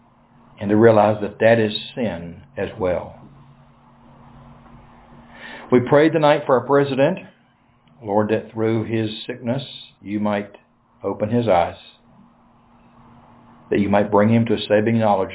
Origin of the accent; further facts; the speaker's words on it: United States; I'm an American, but first of all, my citizenship is in heaven.